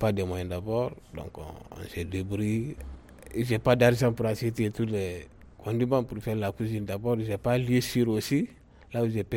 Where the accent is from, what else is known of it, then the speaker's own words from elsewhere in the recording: Guinea; je suis guinéen.